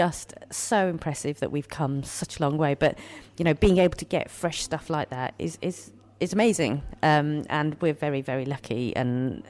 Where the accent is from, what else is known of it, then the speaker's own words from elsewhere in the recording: Wolverhampton, West Midlands, United Kingdom; so my parents came over to the UK in the 60s. I grew up in Wolverhampton.